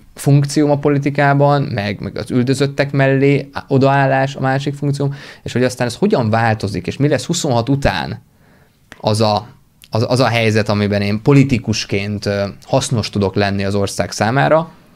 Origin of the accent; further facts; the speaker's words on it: Budapest, Hungary; Budapest, ahonnan én származom